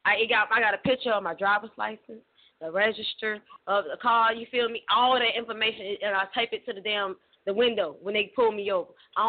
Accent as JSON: {"language": "English", "region": "Florida", "country": "United States", "said": "I know, but I'm saying because I'm from Florida and I'm in Florida."}